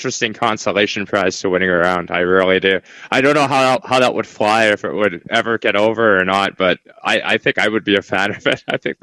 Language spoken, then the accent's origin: English; Canada; Yes, I am Canadian.